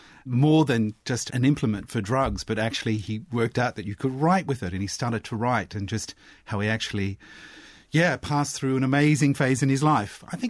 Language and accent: English; Australia; Dame Joan … I'm Australian and I'm supposed to interview.